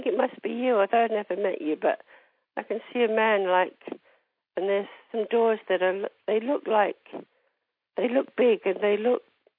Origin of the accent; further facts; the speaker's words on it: England, United Kingdom; I'm English, so I went and made a cup of tea